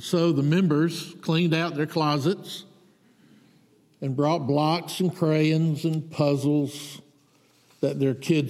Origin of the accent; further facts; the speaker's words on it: Georgia, United States; I'm from South Georgia. I know about gnats.